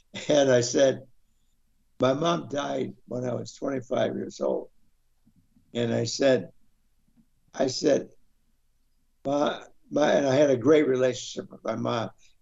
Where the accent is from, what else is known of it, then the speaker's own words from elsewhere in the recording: Chicago, Illinois, United States; Well, I grew up in Chicago, and in our parish church, we had an upstairs and a downstairs church.